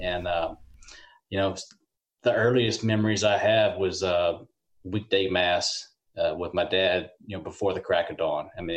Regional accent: Louisiana, United States; moved away as an adult; now in Orange, United States; No, I was born and raised in Vent, Louisiana. Spent the first almost 50 years of my life, well, up to about 53 years of my life, actually, there.

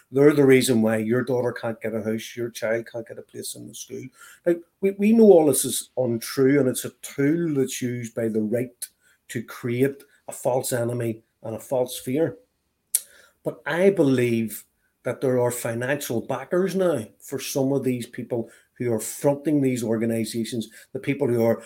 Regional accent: Belfast, Northern Ireland, United Kingdom; I grew up in the Clipperville Road, North Belfast.

